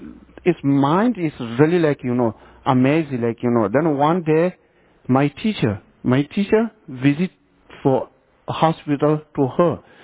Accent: India; because I grew up in India

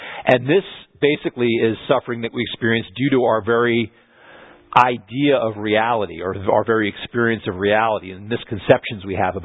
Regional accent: New Jersey, United States; now in Florida, United States; I grew up in New Jersey. I have a lot of relatives up there.

